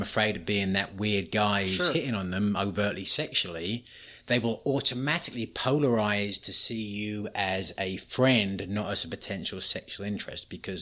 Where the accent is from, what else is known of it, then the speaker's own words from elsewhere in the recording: England, United Kingdom; growing up in England